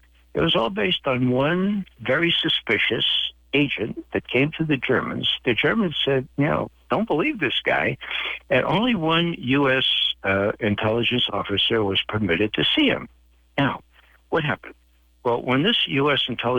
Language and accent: English; Bronx, New York, United States; I'm from the Bronx, as you know, and we like to give for instances, okay?